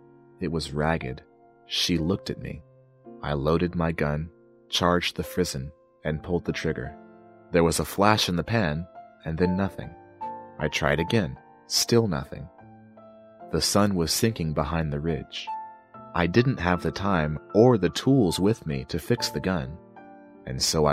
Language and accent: English; Pennsylvania, United States; a guy who, like thousands of others in my home state of Pennsylvania, spends the better part of the year looking forward to those few short weeks in October and November